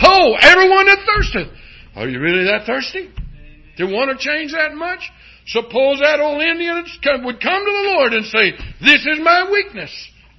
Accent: Ireland; Me being able to bawl somebody out because I'm Irish, that's not what God wanted for you or me.

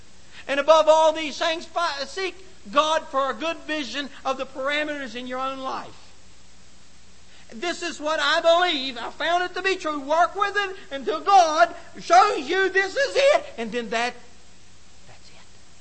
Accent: Webster Springs, West Virginia, United States; I'd be in my hometown of Webster Springs

